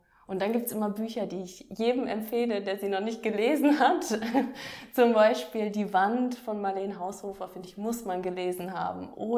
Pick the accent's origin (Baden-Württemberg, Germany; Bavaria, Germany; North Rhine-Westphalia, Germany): North Rhine-Westphalia, Germany; Dortmund; Ich komme ja aus Dortmund eigentlich